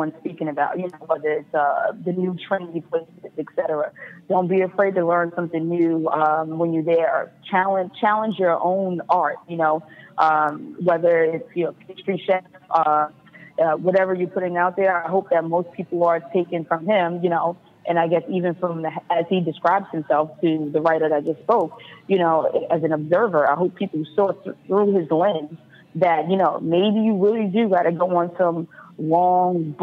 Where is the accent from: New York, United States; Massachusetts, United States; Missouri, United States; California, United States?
New York, United States; And that goes back to being a New Yorker. Like, I'm a New Yorker, so I know what it feels like.